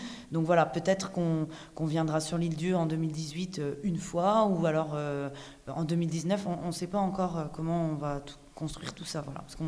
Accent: Île de Sein, Brittany, France; now in Douarnenez, France; On habite à Douarnenez, mais moi je suis originaire de l'île de Sein

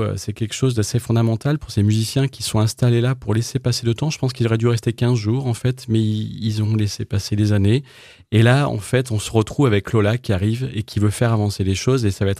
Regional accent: Le Mans, Pays de la Loire, France; Et puis, il s'avère que moi, je suis du Mans, en fait

